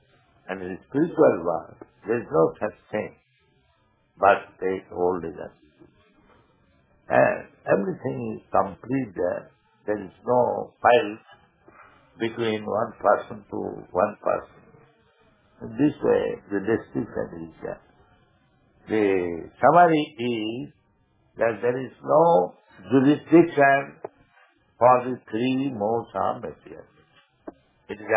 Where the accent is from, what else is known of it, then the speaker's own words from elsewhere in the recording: India; I am now speaking, I am Indian. But Indian, that is my designation.